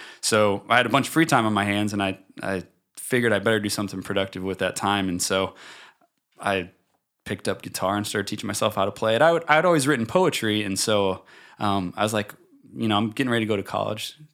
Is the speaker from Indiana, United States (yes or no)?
yes; Elkhart, Indiana, United States; My family has some land on the north side of town. And that's where I was born and raised. I went to Jimtown High School, my dad was the principal and then superintendent.